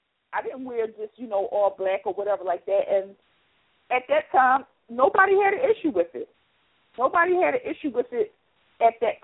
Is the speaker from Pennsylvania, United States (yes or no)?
yes; Philadelphia, Pennsylvania, United States; I grew up in West Philadelphia, which was, you know, as they call it, Little Mecca, because, you know, we had so many Muslims here.